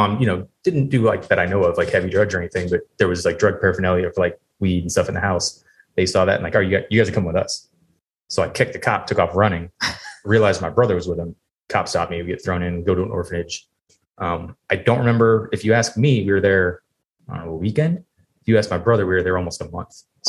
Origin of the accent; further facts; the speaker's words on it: San Clemente, California, United States; born there; So I was born in Southern California, a small little beach city called San Clemente. Lived there for a few years.